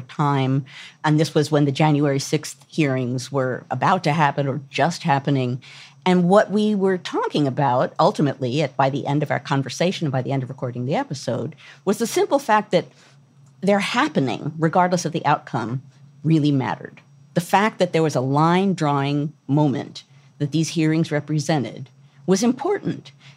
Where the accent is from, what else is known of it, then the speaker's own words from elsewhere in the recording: United States; And then as American women, we have a lot of feelings about it.